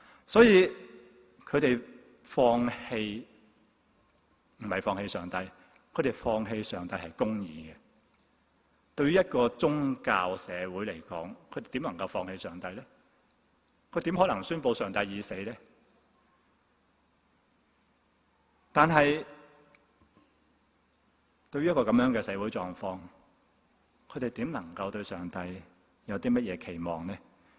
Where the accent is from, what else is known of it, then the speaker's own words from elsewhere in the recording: China; 我们中国人有一句话可能跟他们所说的吻合的